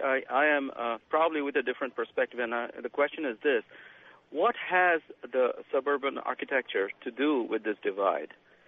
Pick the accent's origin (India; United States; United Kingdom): India; born there; also born or lived in Western Europe; I was born in India, where the very rich and the very poor live side by side.